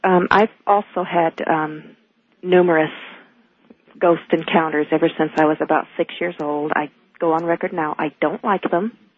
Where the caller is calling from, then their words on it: Phoenix, Arizona, United States; I'm calling from Phoenix, Arizona.